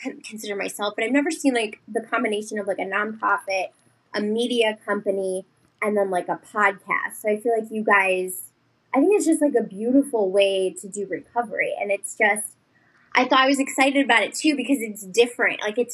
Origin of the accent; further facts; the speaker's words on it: Cleveland, Ohio, United States; And like I'm from Cleveland, so we just have like a lot of breweries.